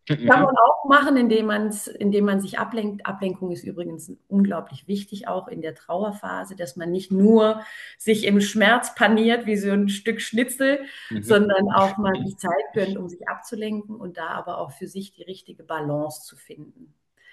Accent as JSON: {"language": "German", "region": "Baden-Württemberg", "country": "Germany", "tie": "born or raised there", "said": "Also ich bin in Baden-Württemberg groß geworden, da ist quasi, ich bin katholisch erzogen worden"}